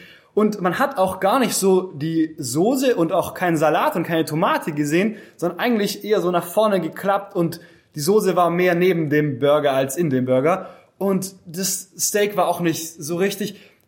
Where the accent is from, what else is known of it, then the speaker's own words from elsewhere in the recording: Metzingen, Baden-Württemberg, Germany; ich komme aus Metzingen.